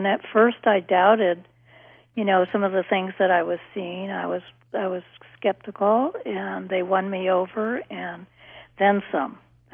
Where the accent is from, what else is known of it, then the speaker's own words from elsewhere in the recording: Hawaii, United States; born there; I was born in Hawaii in the 40s, and at that point, surprisingly, we didn't even realize we had dolphins in our waters there.